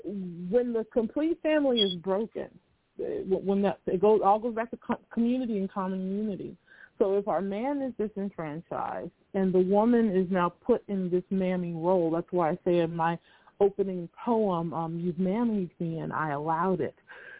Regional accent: United States; But unfortunately, we are American. And when I say it unfortunately, I don't want people to take that the wrong way, but we are American and we know what comes with that when we're African American.

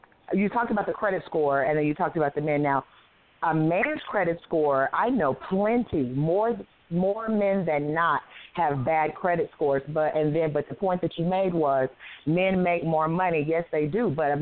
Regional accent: Nashville, Tennessee, United States; I'm from Nashville.

